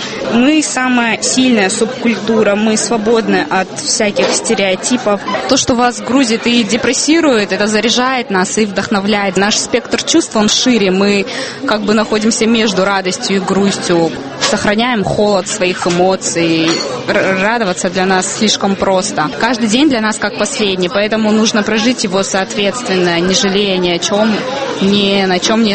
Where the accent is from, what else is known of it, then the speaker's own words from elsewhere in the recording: Moscow Oblast, Russia; мне 18 лет, я из Подмосковья.